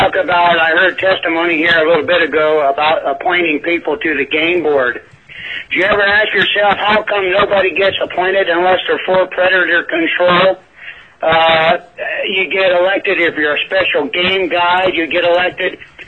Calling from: Kasiloff, Alaska, United States; I'm calling from Kasiloff, Alaska, and I'm representing the Alaskans.

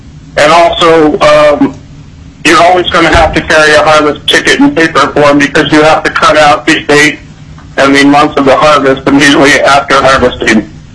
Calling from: Fairbanks, Alaska, United States; I'm the Executive Director of Resident Hunters of Alaska. I'm calling from Fairbanks today for my organization.

